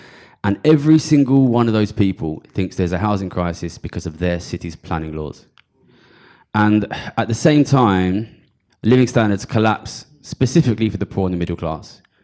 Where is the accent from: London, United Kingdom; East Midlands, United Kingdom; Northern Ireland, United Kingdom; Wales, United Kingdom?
London, United Kingdom; Ilford; when I was young, I come from Ilford, I'm from London